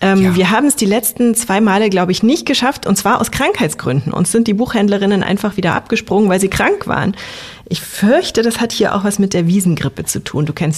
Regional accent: Munich, Bavaria, Germany; ich als Münchnerin

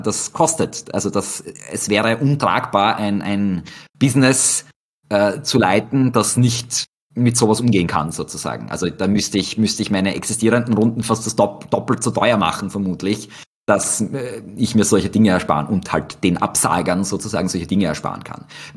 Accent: Austria; das ist leider etwas, das bei uns in Österreich relativ selten ist.

